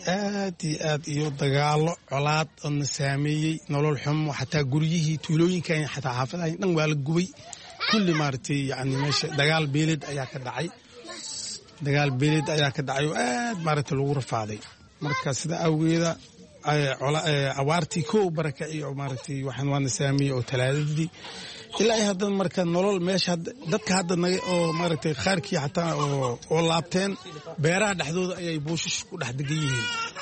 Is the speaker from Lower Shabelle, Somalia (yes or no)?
yes; Lower Shabelle, Somalia; born there; meeshii hadda gobolka Shabeellaha Hoose aan ku dhalanay